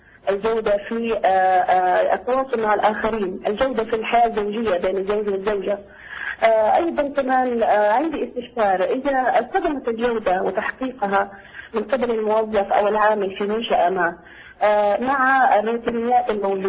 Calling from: Jeddah, Makkah Province, Saudi Arabia

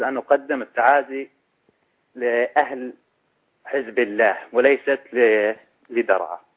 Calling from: Greece; من اليونان.

